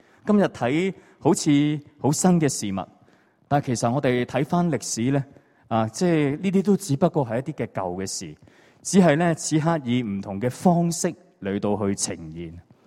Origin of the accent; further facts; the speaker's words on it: China; 就好像我们中国人经常都会讲到什么分久必合、合久必分